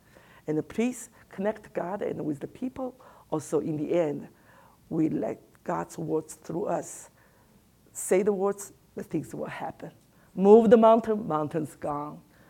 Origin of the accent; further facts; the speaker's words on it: Shanghai, China; born there; English is a second language; I was born in Shanghai. Shanghai has become like an international city.